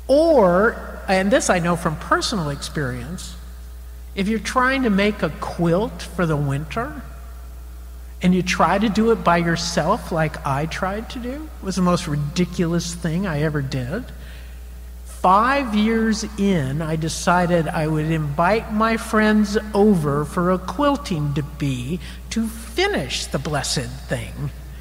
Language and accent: English; California, United States; you know, I'm a Californian, and I hate to say this, but it was our two presidents that we've exported from California.